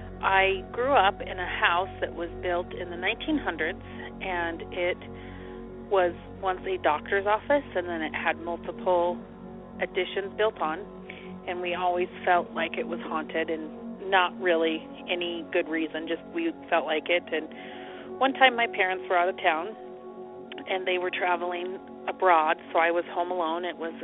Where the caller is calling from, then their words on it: Midwest, United States; I'm calling from the Midwest.